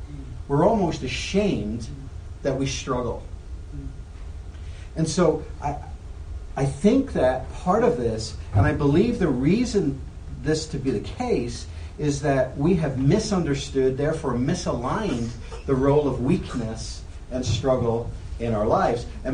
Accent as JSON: {"language": "English", "country": "Ireland", "said": "I think you probably hear my accent a little bit. Well, I don't really talk like that anymore, but I never did. Most people think you do. When you come from Ireland, everybody thinks that you're like a leprechaun."}